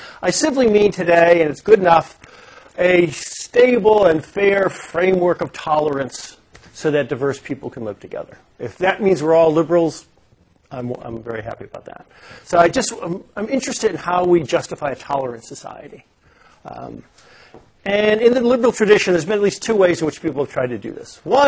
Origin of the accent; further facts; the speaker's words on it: Buffalo, New York, United States; I grew up in Buffalo, and most of us didn't learn English.